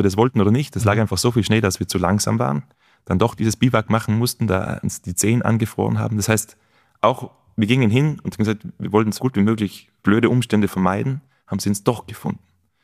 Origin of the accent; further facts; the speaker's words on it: Trentino-Alto Adige, Italy; Wäre ich nicht in Südtirol aufgewachsen, vielleicht würde ich das überhaupt nicht so sehen.